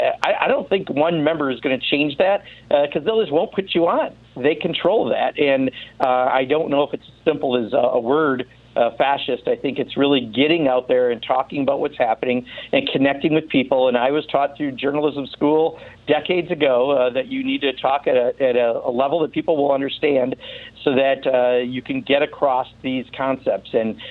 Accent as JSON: {"language": "English", "region": "Wisconsin", "country": "United States", "said": "calling from Wisconsin, thanks so much, my home state"}